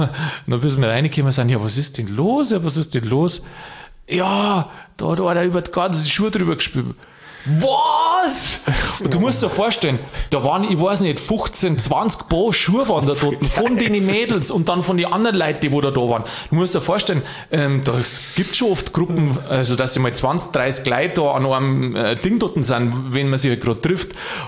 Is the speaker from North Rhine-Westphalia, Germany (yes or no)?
no; Bavaria, Germany; Ich sage dir jetzt aber den Brauch aus Niederbayern oder aus da der Region, wo ich herkomme